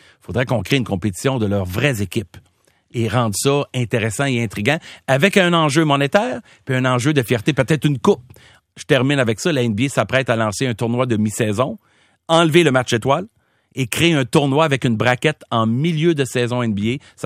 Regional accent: Quebec, Canada; j'ai grandi, moi, au Québec

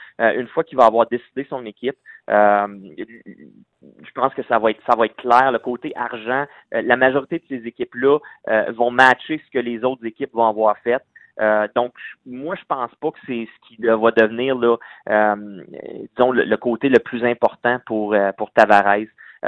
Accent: Quebec, Canada; je suis québécois

